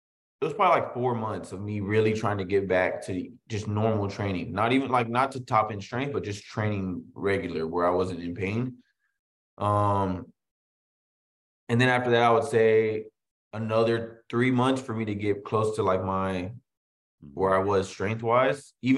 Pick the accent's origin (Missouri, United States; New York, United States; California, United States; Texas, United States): Texas, United States; San Antonio; San Antonio, Texas.